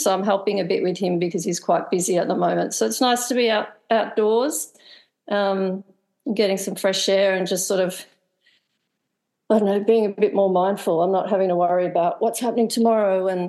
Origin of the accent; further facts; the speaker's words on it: Melbourne, Victoria, Australia; We're both originally from Melbourne, so this is where we've been for about 12 years and we love it.